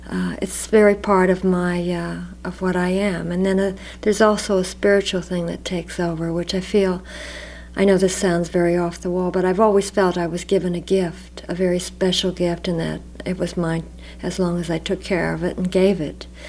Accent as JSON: {"language": "English", "region": "Pennsylvania", "country": "United States", "tie": "born or raised there", "said": "A lot of times I would visit a friend in town who had a radio in this little town I grew up in Pennsylvania"}